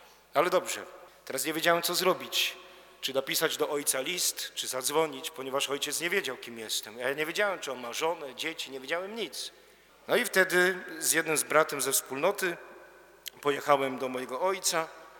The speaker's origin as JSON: {"language": "Polish", "region": "Greater Poland Voivodeship", "country": "Poland", "said": "a ja pochodzę z Wielkopolski, nie z Pomorza."}